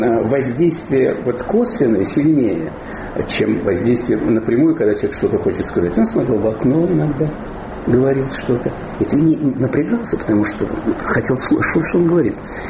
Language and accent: Russian; Nizhny Novgorod, Nizhny Novgorod Oblast, Russia; когда нельзя было поступить в вуз в Горьком, я же из Горького